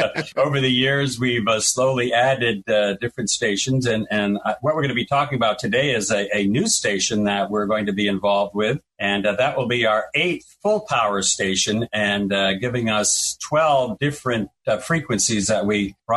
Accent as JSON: {"language": "English", "region": "New England", "country": "United States", "tie": "born or raised there", "said": "because we're both from New England. This is where we were born. We grew up here. We're part of the New England culture."}